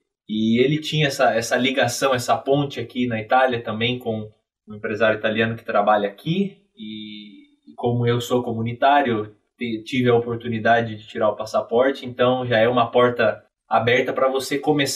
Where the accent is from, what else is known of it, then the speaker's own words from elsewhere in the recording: Bragança Paulista, São Paulo, Brazil; born there; Então, nasci em Bragança Paulista